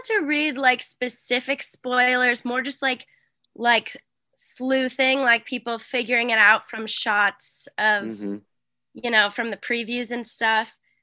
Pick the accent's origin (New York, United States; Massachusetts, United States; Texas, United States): Massachusetts, United States; Boston; So I'm from Boston.